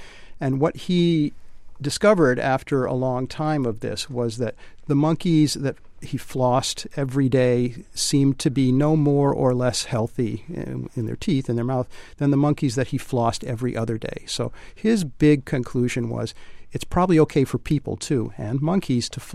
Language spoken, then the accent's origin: English; Swampscott, Massachusetts, United States; also born or lived in Newburyport; I was born in Newburyport, and when I was about 8, we moved to Swampscott, which is not far away from here.